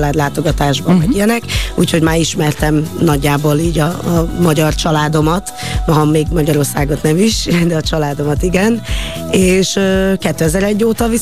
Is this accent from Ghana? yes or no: yes; Accra, Greater Accra, Ghana; now in Hungary; Gánába születtem, Akrába, ami Gánának a fővárosa, egy elég nagy és mozgalmas városnak mondhatni, óriási. És életem javát ott töltöttem, ott jártam iskolába, és ott nevelkedtem